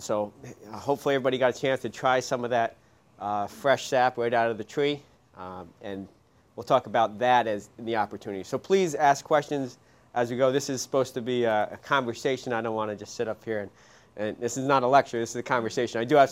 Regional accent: Albany, New York, United States; I grew up in Albany, and I knew about this butternut grove just that's back when Albany was farmland, right on the outskirts of the city.

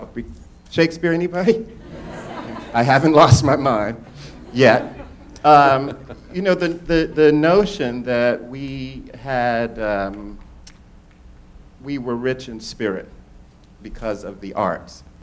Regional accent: Miami, Florida, United States; Growing up in Liberty City, Miami, there wasn't much for money, but I never noticed because we were surrounded by music and song and poetry.

